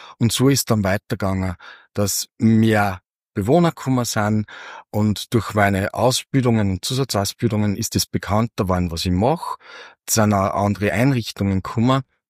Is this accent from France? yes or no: no; Micheldorf, Upper Austria, Austria; Ich komme aus Micheldorf